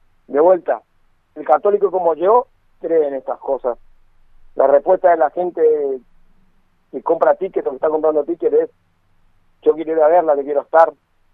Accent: Argentina; Como todo argentino, con todas las cosas.

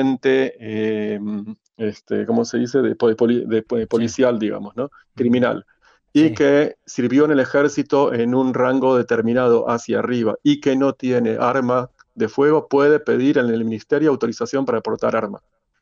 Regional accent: Israel; no somos nosotros los israelíes que somos terroristas

